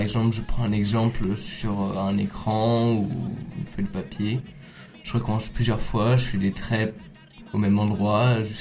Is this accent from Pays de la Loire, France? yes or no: yes; Saint-Nazaire, Pays de la Loire, France; Oui, je suis de Saint-Nazaire